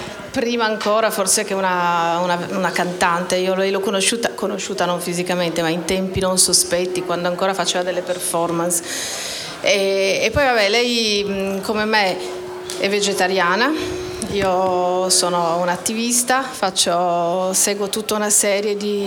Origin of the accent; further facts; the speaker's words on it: Turin, Piedmont, Italy; da torinese si aveva la casa al mare, si andava in vacanza al mare, qua in Liguria.